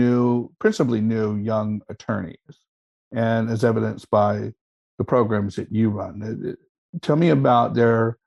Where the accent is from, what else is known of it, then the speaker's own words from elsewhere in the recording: Kansas, United States; I'm from Kansas. You know? But here I am practicing maritime law, or some other variation of that story.